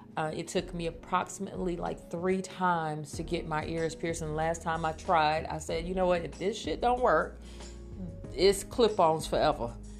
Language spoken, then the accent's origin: English; Jacksonville, Florida, United States; But I'm from originally from Jacksonville, Florida, so I am a seafood person